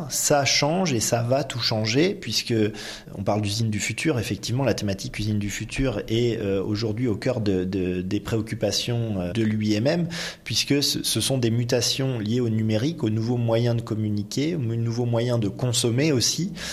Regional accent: France; ça puisse être produit chez nous en France.

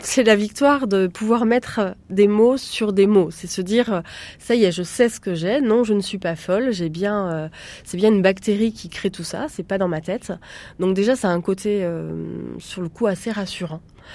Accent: Pays de la Loire, France; moi je suis originaire aussi du Maine-et-Loire, donc j'ai envie de reproduire l'événement sur Angers.

